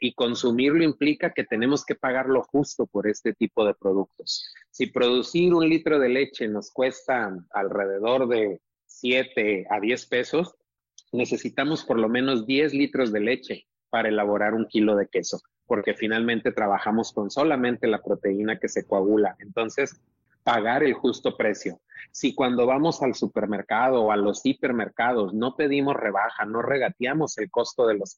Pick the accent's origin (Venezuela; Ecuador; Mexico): Mexico; nosotros como mexicanos tendríamos no solo que conocerla, sino defender nuestro patrimonio gastronómico